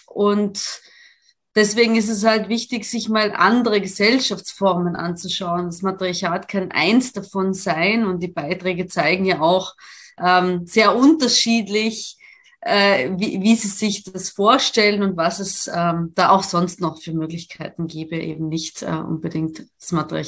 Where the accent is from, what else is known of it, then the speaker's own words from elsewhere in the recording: Italy; also ich komme ja aus Italien und ich kenne die Verhältnisse